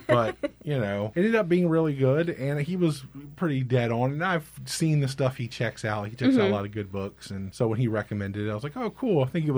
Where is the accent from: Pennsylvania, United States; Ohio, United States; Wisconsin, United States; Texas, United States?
Texas, United States; Galveston; as growing up around Galveston, there's plenty of shady beach hotels